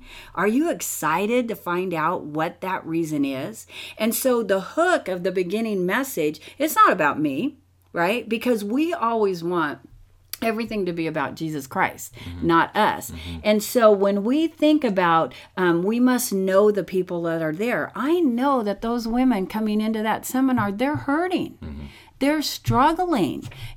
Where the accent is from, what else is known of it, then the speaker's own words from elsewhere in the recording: United States; now in Bulgaria; Matt and I are serving in Bulgaria here, you know, and we were born and raised in America